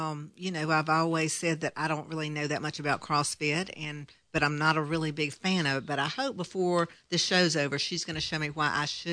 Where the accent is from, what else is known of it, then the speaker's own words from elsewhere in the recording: the South, United States; I'm from the South. I know we don't eat that stuffing that you put in that bird.